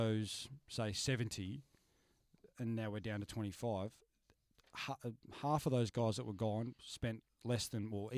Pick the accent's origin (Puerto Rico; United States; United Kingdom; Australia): Australia; As Australian baseball comes back to our hitting is the downfall.